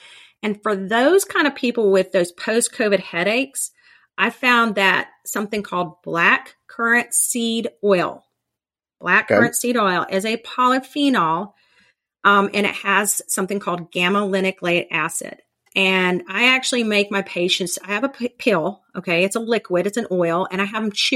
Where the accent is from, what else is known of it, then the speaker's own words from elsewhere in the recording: Mississippi, United States; I'm from Mississippi. We have pecan trees everywhere.